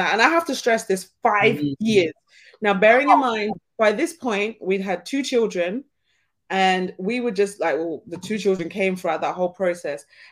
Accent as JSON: {"language": "English", "country": "Jamaica", "said": "And for myself, someone being from the diaspora, I'm Jamaican"}